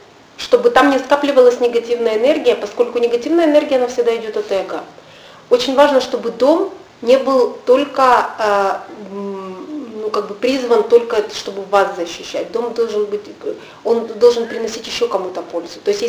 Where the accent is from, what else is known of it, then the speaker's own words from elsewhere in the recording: Russia; в той стране, откуда мы родом, а из России